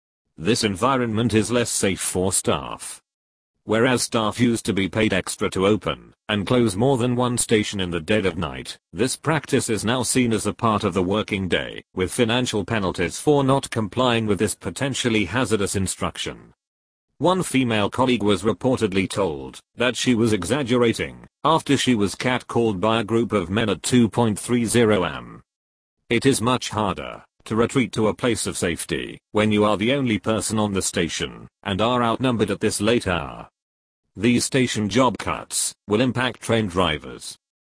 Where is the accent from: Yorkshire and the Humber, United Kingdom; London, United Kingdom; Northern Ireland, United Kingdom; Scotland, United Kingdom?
London, United Kingdom; As a Londoner, I'm proud of my city, and as a commuter, I want to feel safe.